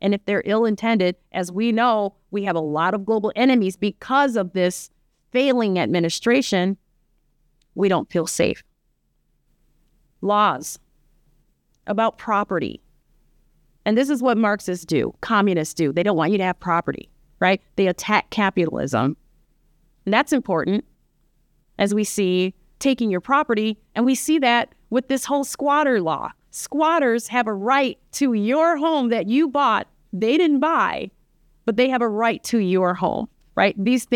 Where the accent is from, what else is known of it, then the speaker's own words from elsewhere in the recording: United States; We are unique, and I like being an American. I absolutely love being American.